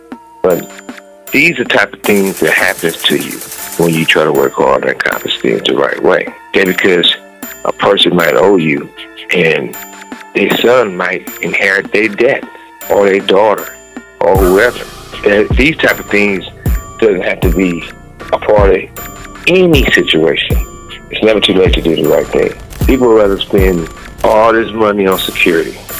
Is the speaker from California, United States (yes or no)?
yes; Compton, California, United States; growing up in Compton, my mother and my father always played music.